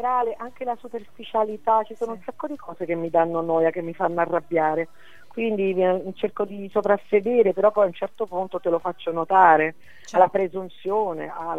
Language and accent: Italian; Southern Italy, Italy; Io sono una terrona proprio nell'animo, inside, e sono una meridionale che ama il mare